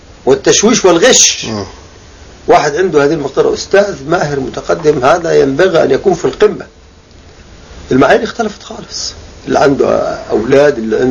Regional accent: Egypt; moved away as an adult; now in Kuwait; فرض علي فرضا أنا أمشي من مصر، فمشيت إلى قطر زائر فقط، وانتهت فترة الزيارة، والآن أنا في دولة الكويت

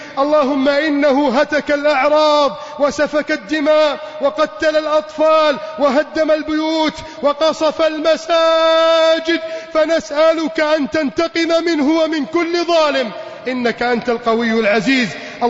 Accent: Egypt; اللهم احفظ بلدنا مصر من كيد الكائدين

